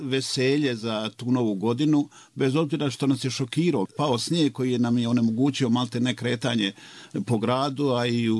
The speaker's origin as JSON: {"language": "Bosnian", "town": "Livno", "region": "Federation of Bosnia and Herzegovina", "country": "Bosnia & Herzegovina", "moved": "as an adult", "lives_now": "Banja Luka, Bosnia and Herzegovina", "said": "Ja sam došao iz Livna u Banja Luku na studije"}